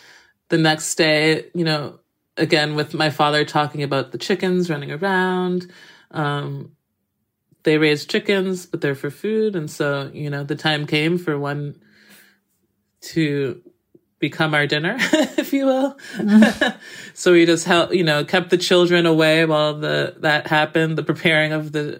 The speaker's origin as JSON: {"language": "English", "region": "Massachusetts", "country": "United States", "tie": "born or raised there", "said": "I have a dear aunt, Rose, who lived in New Rochelle, New York, which was very close to where I grew up in Massachusetts."}